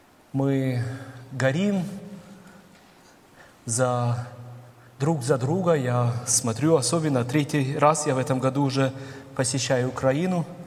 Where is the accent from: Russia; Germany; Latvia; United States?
Germany; also born or lived in Kazakhstan; благодаря Сталину, мы оказались в Казахстане. Вот там я родился, вырос в Германии.